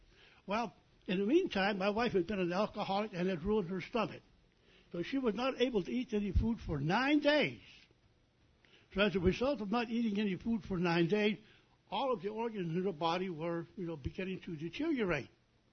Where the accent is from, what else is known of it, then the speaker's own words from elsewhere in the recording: Lubbock, Texas, United States; I'm from Lubbock, Texas.